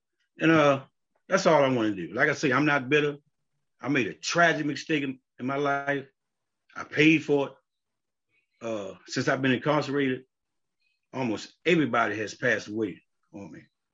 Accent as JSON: {"language": "English", "town": "Baltimore", "region": "Maryland", "country": "United States", "said": "I'm from Baltimore City."}